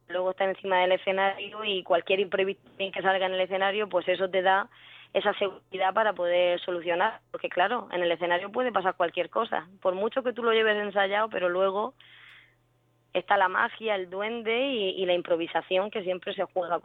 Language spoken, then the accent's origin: Spanish; Murcia, Region of Murcia, Spain; born there; now in Pilar de la Horadada, Spain; y yo, aunque nací en Murcia, vivo en Pilar de la Horadada.